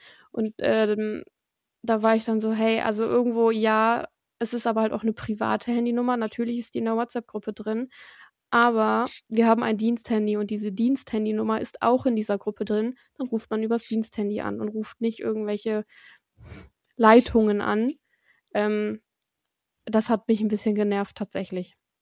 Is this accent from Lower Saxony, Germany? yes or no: yes; Lower Saxony, Germany; Und wir so, aus Niedersachsen.